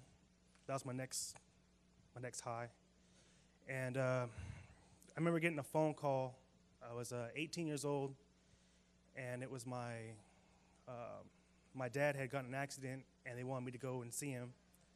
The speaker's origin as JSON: {"language": "English", "region": "California", "country": "United States", "said": "I'm 25 years old. I'm from Riverside County."}